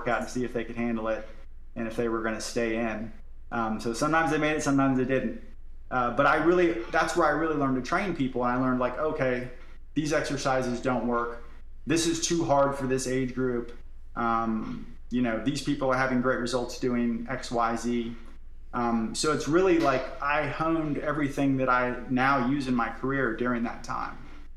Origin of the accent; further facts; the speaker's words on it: Florida, United States; So I went from Georgia to Arkansas. Now I'm from Florida, so it was pretty far where I was going.